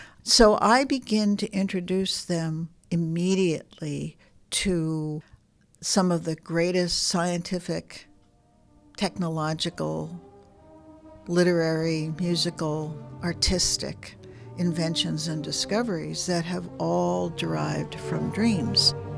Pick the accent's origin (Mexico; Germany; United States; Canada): United States; Boston, Massachusetts; also born or lived in New York; I grew up in Boston area, Boston and New York, and I hitchhiked across the country following a series of dreams.